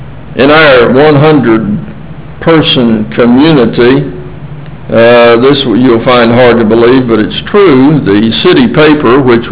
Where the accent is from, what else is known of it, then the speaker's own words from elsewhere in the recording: Ohio, United States; I grew up in southern Ohio, in hill country.